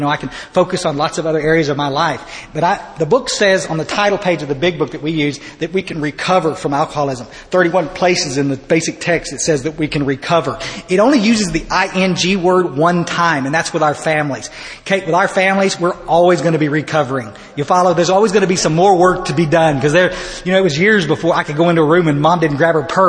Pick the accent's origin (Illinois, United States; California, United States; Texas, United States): Texas, United States; Ingram; Now I come from Ingram, Texas. Buddies, Ingram, Texas. Like, I mean, it is country with a K.